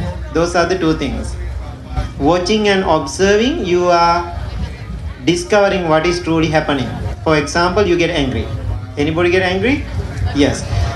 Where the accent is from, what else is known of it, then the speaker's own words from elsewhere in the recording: Sri Lanka; English is a second language; moved away as an adult; now in United States; I'm coming from Sri Lanka, Ceylon tea, I'm so used to tea.